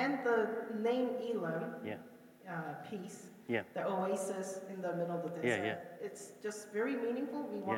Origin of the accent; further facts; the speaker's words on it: South Korea; now in New Zealand; Lovely to meet you all. I'm originally from Korea, but became Kiwi since 2010.